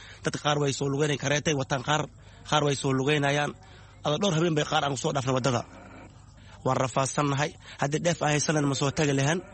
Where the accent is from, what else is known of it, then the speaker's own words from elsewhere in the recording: Jilib, Middle Juba, Somalia; now in Kenya; waxaan ka imaaday Jilib.